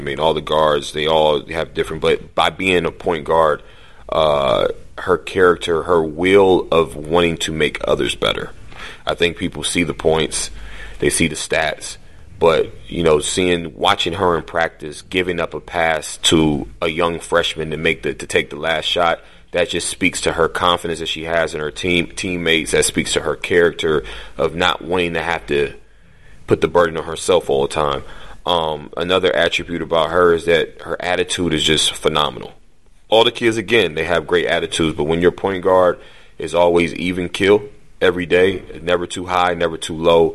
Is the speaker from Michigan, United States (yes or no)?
yes; Michigan, United States; You know, I'm from Michigan, so it wasn't a shock to me.